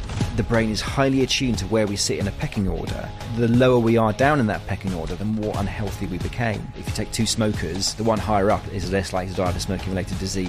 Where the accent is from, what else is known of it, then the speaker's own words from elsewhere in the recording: Tunbridge Wells, South East England, United Kingdom; I was brought up in Tunbridge Wells in Kent. Middle-class family, very Catholic. It was quite a Victorian, strict, superstitious, religious upbringing.